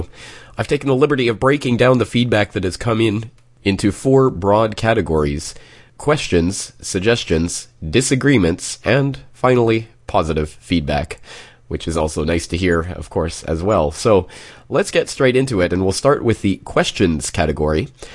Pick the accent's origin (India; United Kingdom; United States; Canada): Canada; Calgary, Alberta; after a famous muckraking journalism endeavor from my hometown of Calgary from the turn of the 20th century.